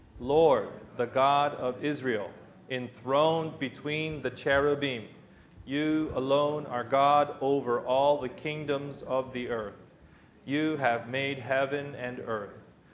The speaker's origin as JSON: {"language": "English", "country": "Philippines", "said": "I'm a Filipino, but I can't speak Tagalog, but I like to eat like a Filipino."}